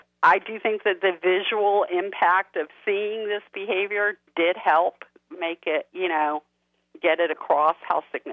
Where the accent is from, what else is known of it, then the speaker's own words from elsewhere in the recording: Tampa, Florida, United States; I grew up in Tampa